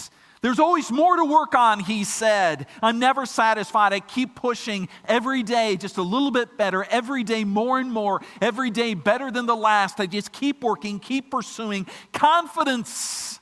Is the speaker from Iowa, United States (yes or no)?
yes; Iowa, United States; I am from Iowa, of course.